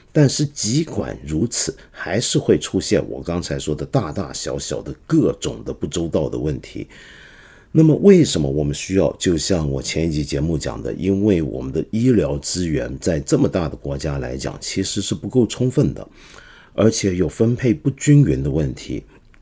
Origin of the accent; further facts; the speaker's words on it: Hong Kong; 那个语言其实我作为一个香港人已经很熟悉